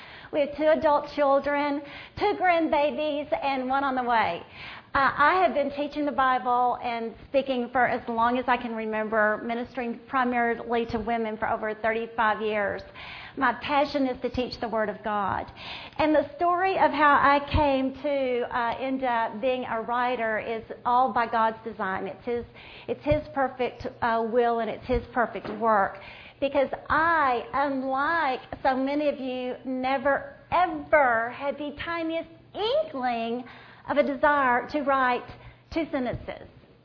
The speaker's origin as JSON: {"language": "English", "region": "Texas", "country": "United States", "accent": "Texas", "said": "I am from Texas, so if you can't understand my Texas accent, you just wave and let me know"}